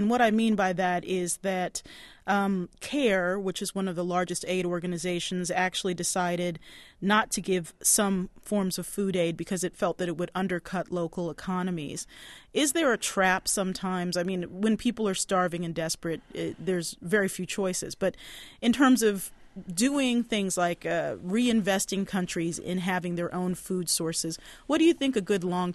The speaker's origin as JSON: {"language": "English", "town": "Baltimore", "region": "Maryland", "country": "United States", "said": "You are originally from my hometown of Baltimore"}